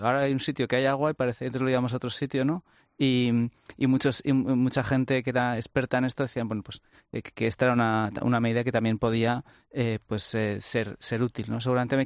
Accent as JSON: {"language": "Spanish", "region": "Aragon", "country": "Spain", "said": "yo que soy de Aragón"}